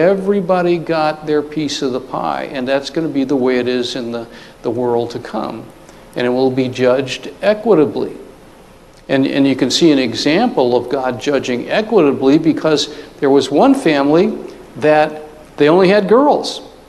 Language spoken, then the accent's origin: English; United States; And, you know, as Americans, you know, it's always been, I'm moving from East Coast to West Coast.